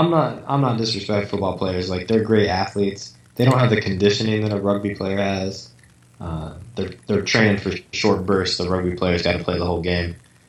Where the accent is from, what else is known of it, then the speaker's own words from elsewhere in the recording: United States; I have to assume that's worth less than an American dollar because I'm American.